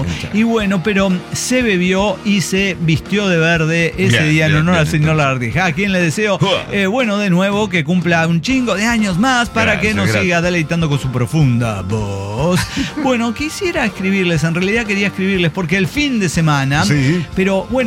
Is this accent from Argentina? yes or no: no; Ensenada, Baja California, Mexico; Yo si soy de Ensenada, me voy a conocer otros paisajes.